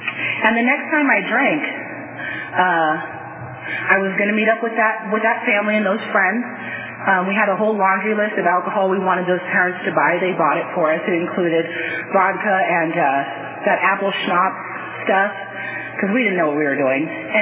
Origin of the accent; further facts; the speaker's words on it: Virginia, United States; also born or lived in Fresno; I was born in Fresno at 5 years old. I moved to Virginia with my mom and my grandma. We lived in a very affluent suburb, very close to Washington, D.C.